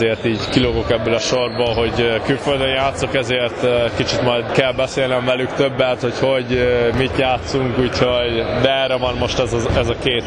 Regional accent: Nyíregyháza, Szabolcs-Szatmár-Bereg, Hungary; Szülőhazámban voltam, Nyíregyházán.

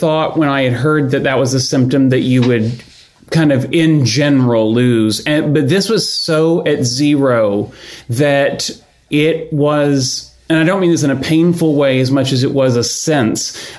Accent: Houston, Texas, United States; moved away as an adult; I grew up in Houston.

